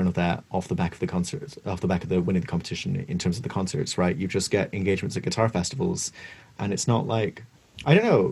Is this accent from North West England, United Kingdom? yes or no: no; Scotland, United Kingdom; when I was growing up in Scotland, I went to, like, essentially these boarding schools